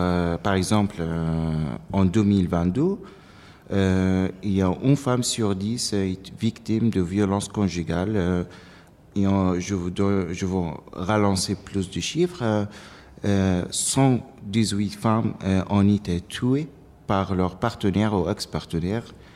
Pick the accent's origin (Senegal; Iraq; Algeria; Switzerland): Iraq; moved away as an adult; now in France; J'habite ici en France depuis 3 ans. Je viens d'Irak, comme vous avez dit.